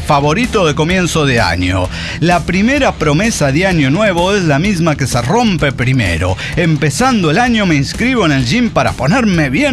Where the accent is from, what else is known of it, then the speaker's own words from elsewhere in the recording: Poncitlán, Jalisco, Mexico; por incluir 2 veces a mi pueblo Poncitlán en el mapa